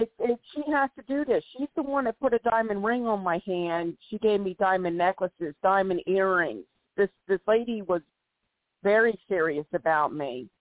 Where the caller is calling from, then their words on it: Philadelphia, Pennsylvania, United States; Philadelphia, PA.